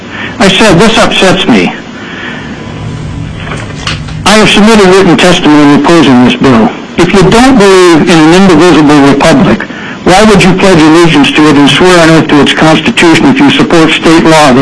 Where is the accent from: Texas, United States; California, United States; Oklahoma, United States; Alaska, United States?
Alaska, United States; Eagle River; I'm from Eagle River, and I'm representing myself.